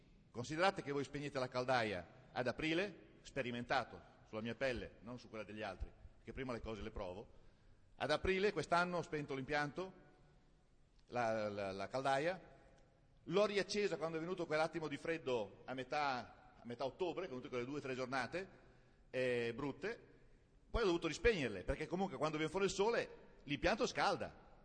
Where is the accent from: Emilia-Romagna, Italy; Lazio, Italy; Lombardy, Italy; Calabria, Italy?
Emilia-Romagna, Italy; Ferrara; io sono di Ferrara, siamo due passi, siamo cugini con la vostra provincia